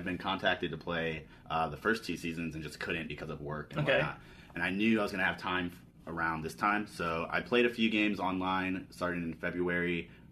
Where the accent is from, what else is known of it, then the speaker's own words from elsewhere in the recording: Indiana, United States; now in Athens, United States; I'm a bartender from Athens, Georgia. Okay. I also manage a few restaurants there, or have managed a few restaurants there. I'm originally from Northern Indiana.